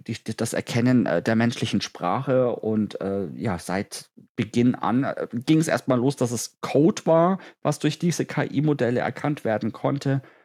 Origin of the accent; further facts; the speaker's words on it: Nuremberg, Bavaria, Germany; ich komme aus Nürnberg